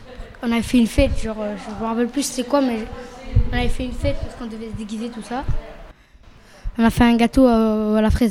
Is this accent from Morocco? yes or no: yes; Morocco; Enfin, je vais avoir 12 ans. Je suis marocain